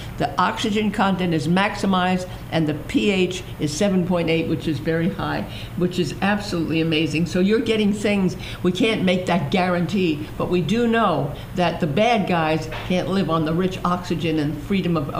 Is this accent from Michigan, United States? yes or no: no; Brooklyn, New York, United States; I'm Brooklyn. I'm from Brooklyn.